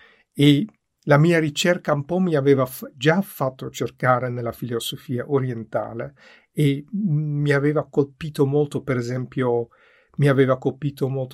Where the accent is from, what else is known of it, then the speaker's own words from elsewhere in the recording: Amsterdam, North Holland, Netherlands; io sono olandese, sono nato ad Amsterdam in una famiglia non religiosa